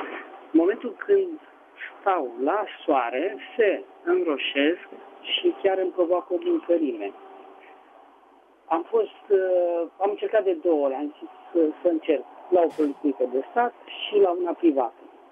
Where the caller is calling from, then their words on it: Bucharest, Romania; eu sunt din București și am și o problemă referitor la pete apărute pe corp.